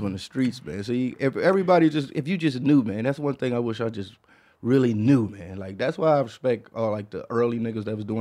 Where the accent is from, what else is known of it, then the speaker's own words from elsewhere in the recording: Michigan, United States; And I'm from Michigan, man.